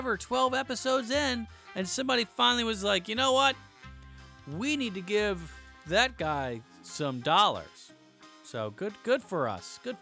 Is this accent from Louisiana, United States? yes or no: no; Georgia, United States; Okay, anyway, I'm from Georgia.